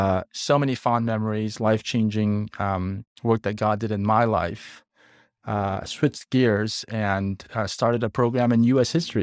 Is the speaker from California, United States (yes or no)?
yes; Pasadena, California, United States; Like Pasadena. I've been moved around quite a bit, but mainly Pasadena.